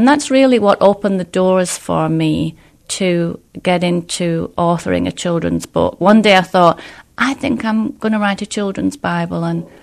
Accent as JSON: {"language": "English", "region": "England", "country": "United Kingdom", "moved": "as an adult", "lives_now": "United States", "said": "So originally I'm from England, married to a pastor, and we came here 18 years ago on an exchange program for 6 weeks. We came to Kalamazoo."}